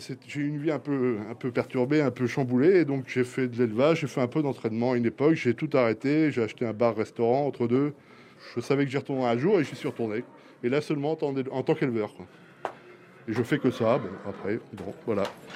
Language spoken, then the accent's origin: French; Normandy, France; Je suis normand, je suis à 3 km de Bayeux, dans le Calvados.